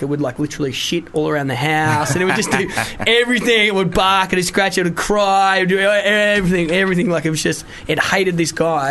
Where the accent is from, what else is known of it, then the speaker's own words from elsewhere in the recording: Wales, United Kingdom; But I'm Welsh.